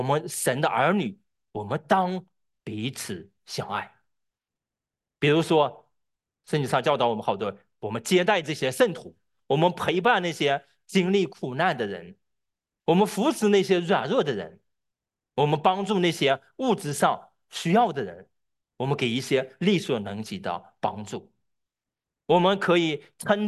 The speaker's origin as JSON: {"language": "Chinese", "country": "China", "said": "我们中国人或者可以说我们大陆人吧"}